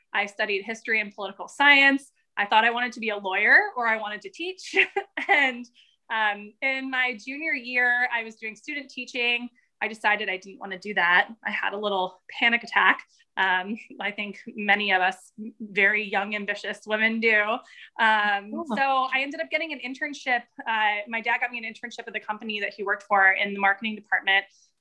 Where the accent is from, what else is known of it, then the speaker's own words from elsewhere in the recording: Indiana, United States; also born or lived in New York / Florida / Maryland; I was born in New York and then we lived in Florida. I grew up like for 10 years in Indiana, right outside of Indianapolis. And then we moved to Maryland. So I did half of high school in Maryland and then I stayed there for college.